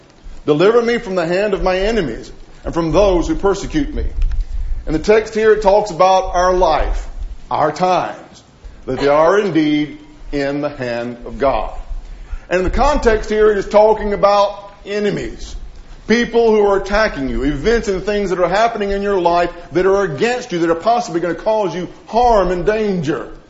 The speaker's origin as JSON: {"language": "English", "town": "Grenada", "region": "Mississippi", "country": "United States", "tie": "born or raised there", "moved": "yes", "said": "I remember growing up in Grenada, Mississippi."}